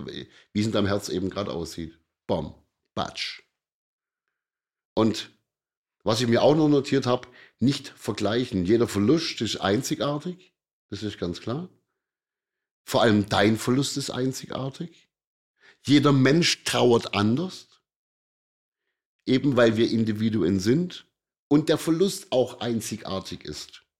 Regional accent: Baden-Württemberg, Germany; Ein Schwabe, da wo ich herkomme, würde sagen, jetzt halt einfach mal dein blödes Maul.

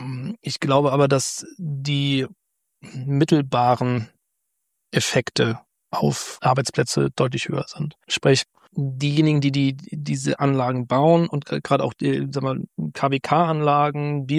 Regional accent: Schleswig-Holstein, Germany; als Schleswig-Holsteiner

